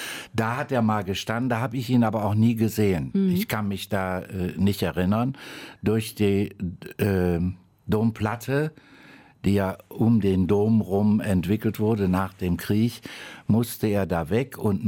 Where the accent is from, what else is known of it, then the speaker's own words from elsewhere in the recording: Düsseldorf, North Rhine-Westphalia, Germany; Was ja Kölsch ist. Als Düsseldorfer kann ich das aber verstehen.